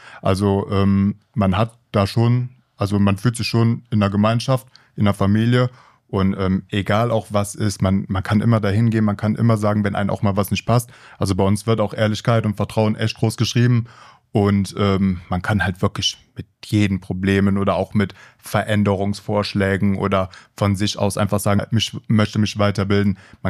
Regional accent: Cologne, North Rhine-Westphalia, Germany; now in Bonn, Germany; ich komme eigentlich aus Köln. Ich bin Bonn zugezogen.

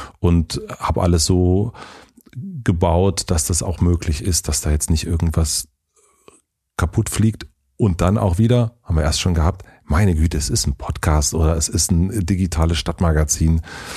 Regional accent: Berlin, Germany; Ich sage, ich komme aus Berlin.

